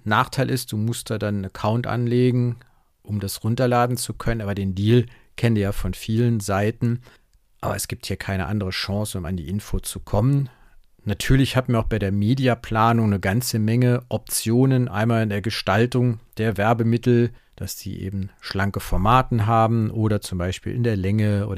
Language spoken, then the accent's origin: German; Saarland, Germany; Ich bin ja Saarländer